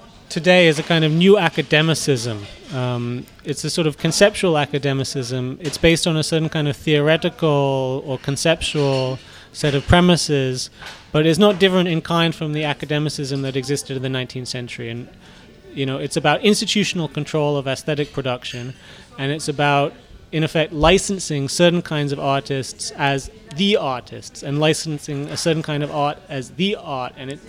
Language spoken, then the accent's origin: English; United States; I'm American, actually.